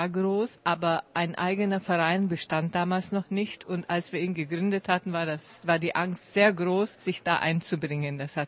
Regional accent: Jablonec nad Nisou, Liberec Region, Czechia; now in Ústí nad Labem, Czech Republic; komme eigentlich aus Kablons, wohne bereits über 50 Jahre in Aussig. Und der Grund, dass wir hierher gekommen sind, war eigentlich die Industrie.

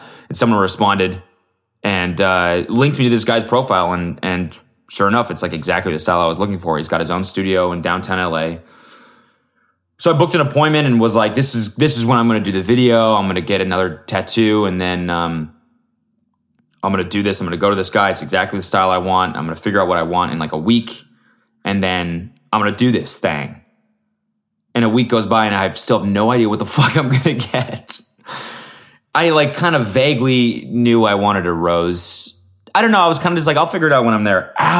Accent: Canada; I'm Canadian.

